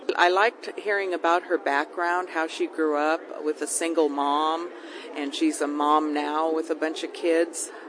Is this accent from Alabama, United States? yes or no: no; Indianola, Iowa, United States; I'm from Indianola.